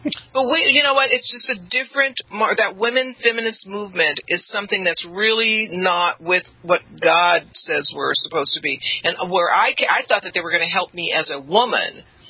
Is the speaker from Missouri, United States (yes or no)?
no; Los Angeles, California, United States; I came from the inner city. I came from Watts in Los Angeles.